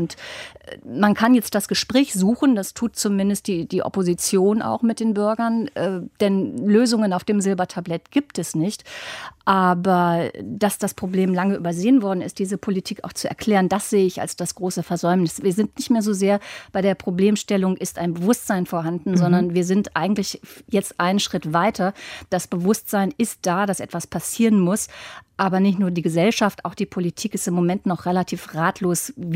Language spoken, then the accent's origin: German; Schleswig-Holstein, Germany; Ich stamme zum Beispiel aus Schleswig-Holstein.